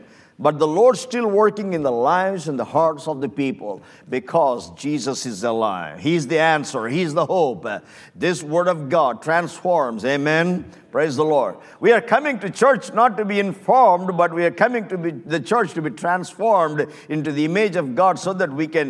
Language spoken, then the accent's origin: English; India; I am from India, I'm a national, and I'm reaching these masses of people